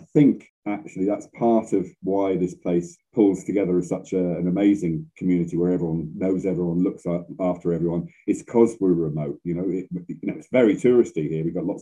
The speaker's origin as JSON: {"language": "English", "town": "Enfield", "region": "London", "country": "United Kingdom", "tie": "born or raised there", "said": "I was a North Londoner, Enfield."}